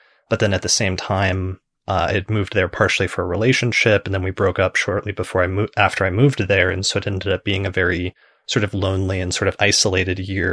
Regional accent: Denver, Colorado, United States; also born or lived in Seattle; I grew up in Denver essentially and lived here most of my life. But when I was like 19, I moved to Seattle for a year

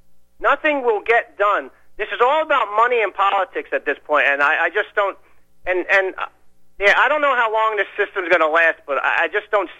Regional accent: Los Angeles, California, United States; And then real quick … from Los Angeles.

